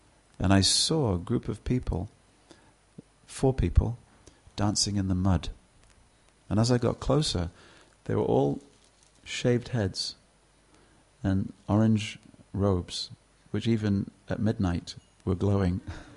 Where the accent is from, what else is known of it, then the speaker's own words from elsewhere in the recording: United Kingdom; But actually I can't join them because I'm British.